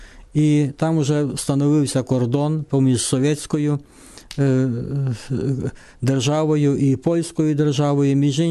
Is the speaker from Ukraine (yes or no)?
yes; Kocheriv, Zhytomyr Oblast, Ukraine; далі зі села Кочерів, це ті місця, звідки я родом уже